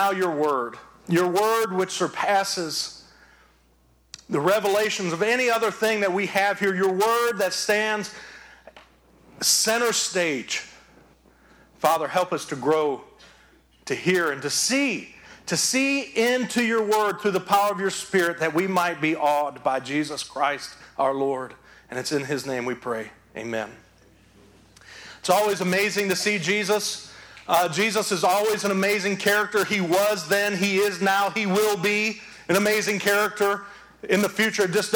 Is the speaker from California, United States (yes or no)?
no; Detroit, Michigan, United States; Point being, I'm from Detroit anyway, I don't care.